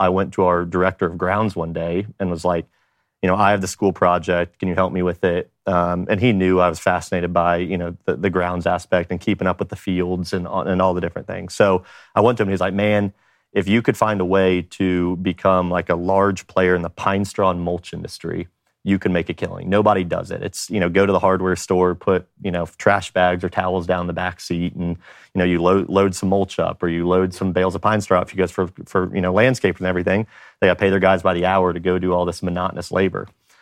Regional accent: Atlanta, Georgia, United States; I'm from Atlanta, Georgia.

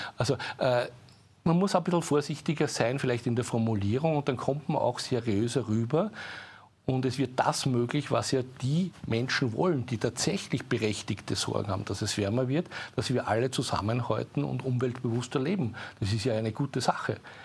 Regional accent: Steinbach am Attersee, Upper Austria, Austria; ich komme aus Steinbach am Attersee

